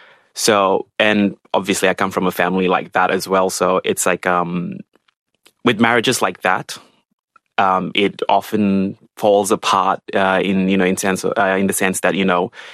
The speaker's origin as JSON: {"language": "English", "town": "Mount Hagen", "region": "Western Highlands", "country": "Papua New Guinea", "tie": "born or raised there", "said": "I grew up in Mount Hagen, so which is regarded as the third largest city, and that's in quotations, in PNG. It's up in the mountains, and it's very, very cold."}